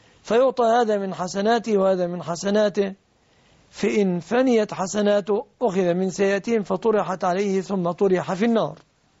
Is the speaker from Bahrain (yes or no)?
no; Egypt; هذا في التوصيف العرفي في بلادنا مصر لا يقال فقير